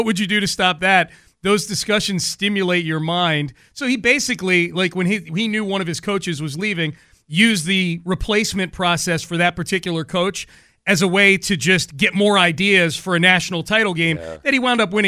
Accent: Cleveland, Ohio, United States; I am from Cleveland originally. So Cleveland's about 6 hours from Chicago.

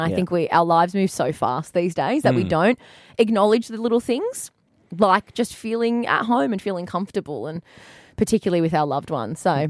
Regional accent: Melbourne, Victoria, Australia; now in Newcastle; I've truly never felt at home in Newcastle because I am from a different city. I'm from Melbourne.

